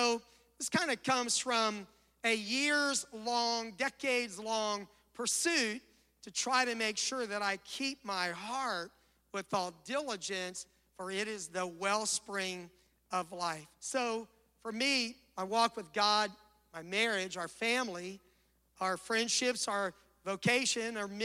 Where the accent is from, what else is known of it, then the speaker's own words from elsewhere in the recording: Florida, United States; And I was raised in South Florida, and I remember getting up one day, maybe going to school